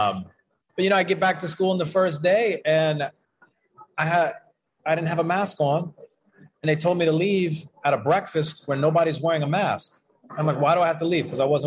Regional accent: United States; where I should be able to do what I want because I'm an American living in America.

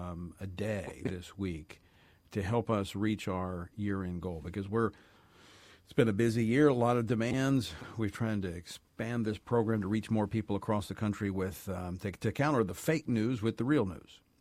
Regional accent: Baton Rouge, Louisiana, United States; And I had the privilege of speaking at one of the events back in my hometown of Baton Rouge this weekend with them.

